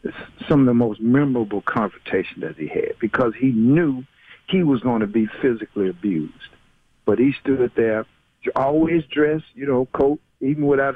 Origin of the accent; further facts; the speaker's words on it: Memphis, Tennessee, United States; I'm from Memphis, but my folks from Intervena, Mississippi